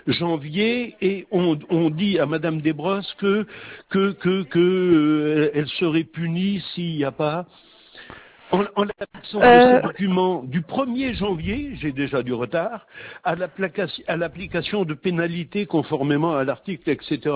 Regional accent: Marseille, Provence-Alpes-Côte d'Azur, France; born there; Vous avez de la chance, je suis né à Marseille.

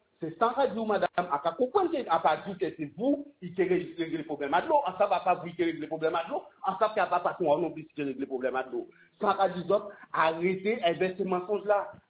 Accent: Guadeloupe; Si en tant que Guadeloupéen, on va comprendre le problème à la population là

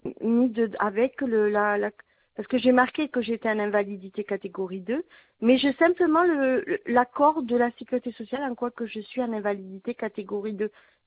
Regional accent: Villeneuve-sur-Lot, Nouvelle-Aquitaine, France; born there; Je suis née le 07-11-1964 à Villeneuve-sur-Lot.

